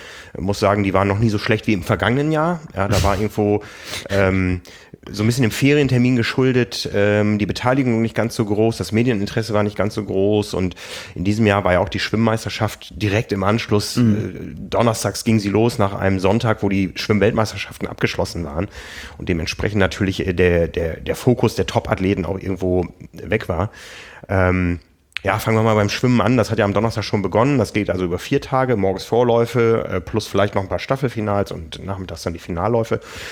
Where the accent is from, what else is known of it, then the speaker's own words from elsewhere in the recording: Osnabrück, Lower Saxony, Germany; Trial kenne ich noch aus meiner Heimat Osnabrück